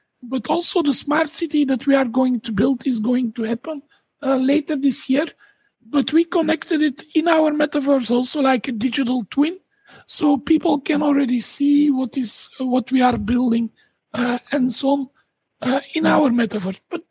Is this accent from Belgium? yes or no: yes; Dendermonde, Flanders, Belgium; I'm from Belgium, and I'm from a city called Dendermonde.